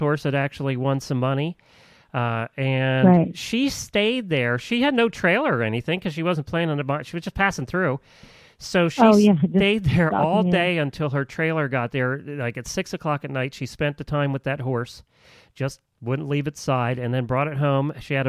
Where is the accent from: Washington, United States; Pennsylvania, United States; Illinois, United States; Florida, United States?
Pennsylvania, United States; New Holland; But that is where I grew up. I grew up in New Holland, had an office actually right beside the horse auction there for many years.